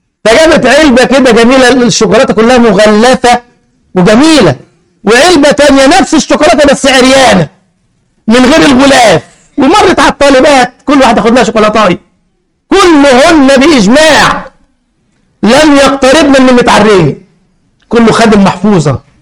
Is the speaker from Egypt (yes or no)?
yes; Egypt; ولذلك أذكر عندنا في مصر قديما قال لك تنظيم النسل وتحديد النسل